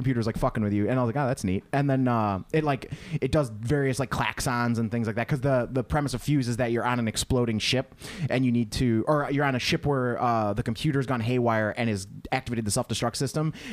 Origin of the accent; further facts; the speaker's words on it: Chicago, Illinois, United States; But I mean, I grew up mostly in Chicago when I was young, and then I didn't come to the suburbs until elementary school.